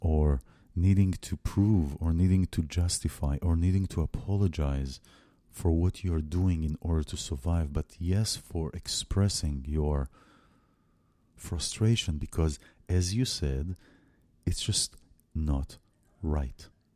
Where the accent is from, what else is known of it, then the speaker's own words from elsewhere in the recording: Israel; I have a very strong spiritual connection to my home country, to Israel, and I always will.